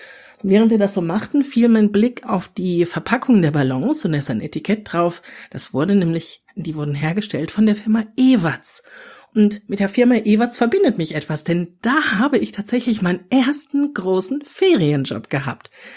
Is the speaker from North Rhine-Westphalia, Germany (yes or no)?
yes; North Rhine-Westphalia, Germany; ich bin im Ruhrgebiet aufgewachsen